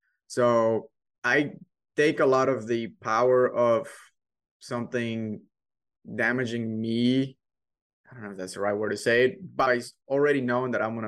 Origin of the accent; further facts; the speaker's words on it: Mexico; English is a second language; moved away; also born or lived in Ireland; Like, entrepreneurship is not really a topic spoken about a lot in growing up in Mexico. So I was an employee, right? When I was in Ireland, I was an employee.